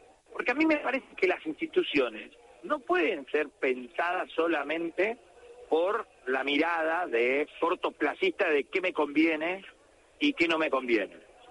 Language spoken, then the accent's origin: Spanish; La Plata, Buenos Aires Province, Argentina; also born or lived in Necochea; de la ciudad de La Plata. Nací en Necochea en realidad, pero me auto otorgué la ciudadanía platense